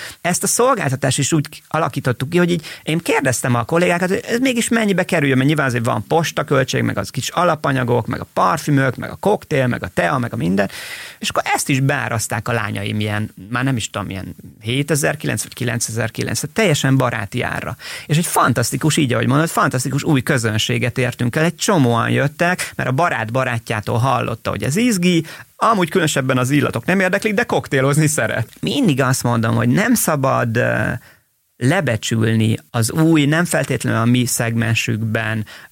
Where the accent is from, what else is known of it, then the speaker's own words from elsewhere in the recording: Miskolc, Borsod-Abaúj-Zemplén, Hungary; born there; én egy Miskolcon születtem, és a nagypapám a helyi tiszai pályaudvarnak hívták a miskolci beüröt, ott volt vasutas, tehát én nem abba születtem bele, hogy arisztokraták vagyunk, és folyik az arany otthon, hanem egy teljesen normális, átlagos magyar